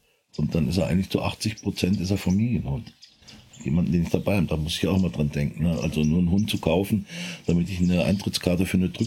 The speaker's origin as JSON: {"language": "German", "region": "Hesse", "country": "Germany", "said": "Wir haben leider bei uns in Nordhessen nicht mehr die großen Niederwildstrecken wie früher"}